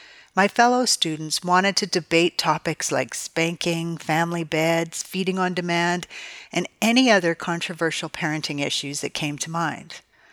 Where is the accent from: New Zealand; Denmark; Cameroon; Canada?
Canada; Manitoba; moved away as an adult; now in Atlanta, United States; last fall I moved from Manitoba, Canada to Atlanta, Georgia. A big change, to say the least. Since my adult kids, my aging parents, my sisters and their families, along with so many incredible friends still live there